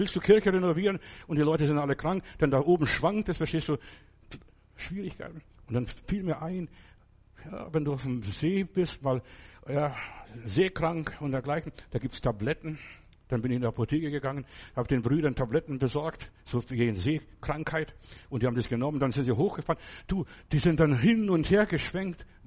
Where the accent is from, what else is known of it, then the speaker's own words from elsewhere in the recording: Lithuania; first language Lithuanian; German is a second language; Am Anfang, es ist schon so lange her, das war Litauisch, war meine Muttersprache. Ich habe kaum was gekonnt, bisschen Russisch und was ich so in der Schule gelernt habe.